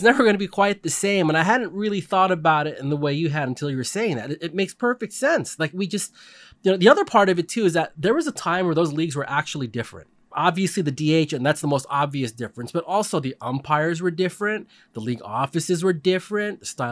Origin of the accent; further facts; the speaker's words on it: California, United States; And, you know, you and I grew up in the Bay Area.